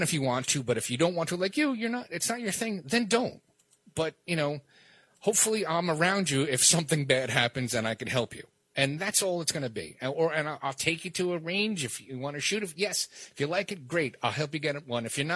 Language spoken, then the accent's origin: English; Brooklyn, New York, United States; I grew up in Brooklyn.